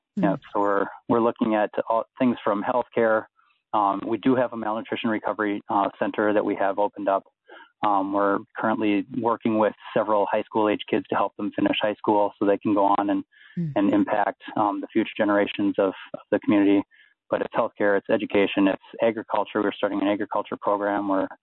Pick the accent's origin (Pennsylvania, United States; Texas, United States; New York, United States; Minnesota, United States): Minnesota, United States; Minneapolis; now in Haiti; my wife and I both actually live in Haiti primarily, but we're both from the Twin Cities area here, and we're back in town.